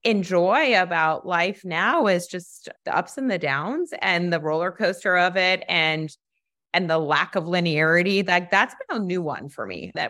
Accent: New York City, New York, United States; I grew up in New York City and I'd walk around

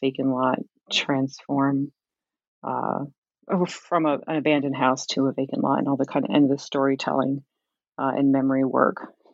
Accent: Camden, New Jersey, United States; Yeah, so I'm from Camden, New Jersey.

